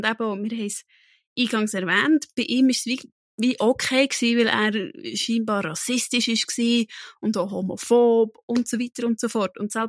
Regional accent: Switzerland; Und ich meine, bei uns in der Schweiz

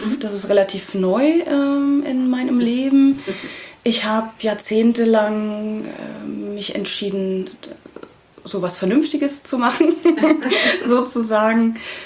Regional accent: Bavaria, Germany; ich komme aus Bayern. Auch wenn man es jetzt nicht so direkt hört.

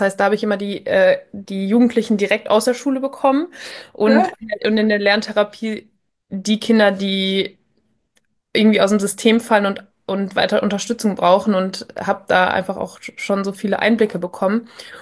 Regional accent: North Rhine-Westphalia, Germany; moved away as an adult; now in Vienna, Austria; Ich komme aus der Nähe von Köln. Genau, ich habe in Köln auch studiert und bin dann nach Österreich gegangen

